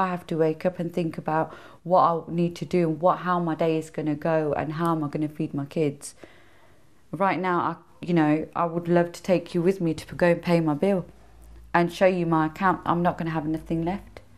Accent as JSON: {"language": "English", "town": "Peterborough", "region": "East of England", "country": "United Kingdom", "tie": "born there", "said": "I was born in Peterborough."}